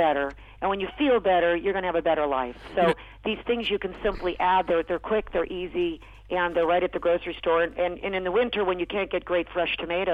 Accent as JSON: {"language": "English", "town": "Sonoma", "region": "California", "country": "United States", "tie": "born or raised there", "said": "when we grew up in Sonoma, Sundays, obviously, was a time."}